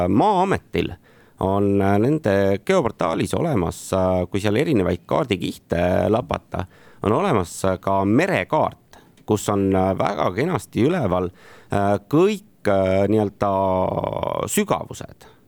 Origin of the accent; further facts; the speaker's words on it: Tartu, Tartu County, Estonia; kuigi mina ise olen Tartust pärit ja ei ole väga üldse merelähedal